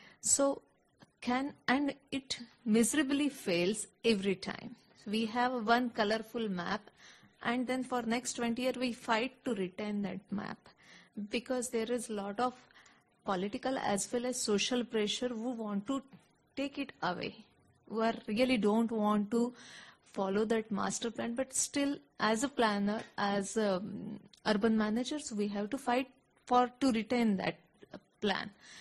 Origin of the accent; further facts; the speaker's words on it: India; I'm from India.